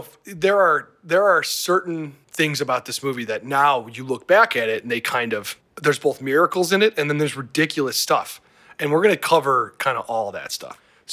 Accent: Cleveland, Ohio, United States; I grew up in Cleveland.

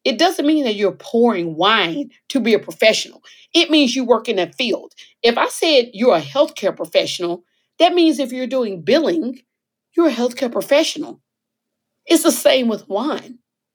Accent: Texas, United States; I'm from Texas.

